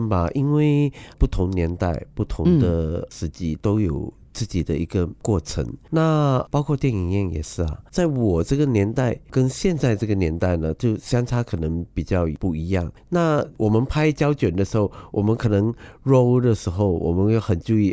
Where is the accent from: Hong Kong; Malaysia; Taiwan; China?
Malaysia; Sarawak; 我觉得沙捞越是我的家乡嘛，然后对啊，就生于斯长于斯吧。